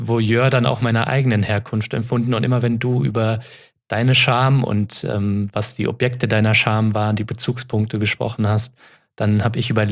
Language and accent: German; Frankfurt, Hesse, Germany; ich komme aus Frankfurt